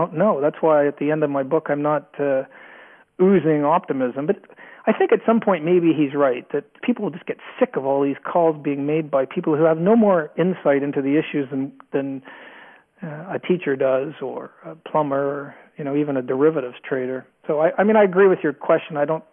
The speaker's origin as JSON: {"language": "English", "country": "Canada", "said": "I'm Canadian originally. I was a second-rate Canadian curler"}